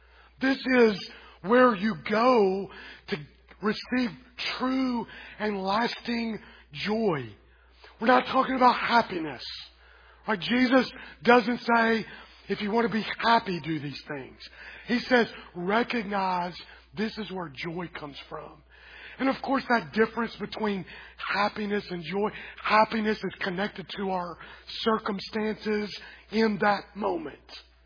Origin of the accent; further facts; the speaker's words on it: Kentucky, United States; this reminds me of the church I grew up in Kentucky.